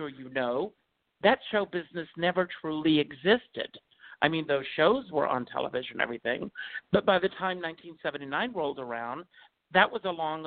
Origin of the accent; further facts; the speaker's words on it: South Carolina, United States; moved away as an adult; in South Carolina, I have to be very honest with you, I may as well have been 16 because I didn't have world sense.